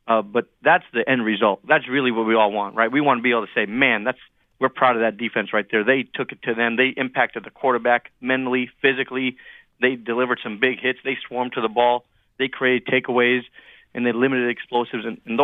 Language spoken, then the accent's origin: English; Northeast, United States; And so there was a lot of personal ties, and we're both from the Northeast.